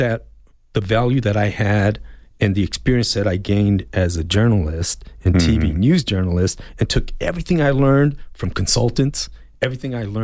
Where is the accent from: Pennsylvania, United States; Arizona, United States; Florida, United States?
Arizona, United States; Tucson; born and raised in Tucson.